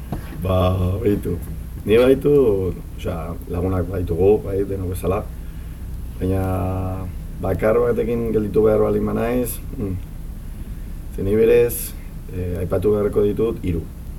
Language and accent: Basque; San Sebastián, Basque Country, Spain; Ni Donostiarra naiz, betidanik bizi naizan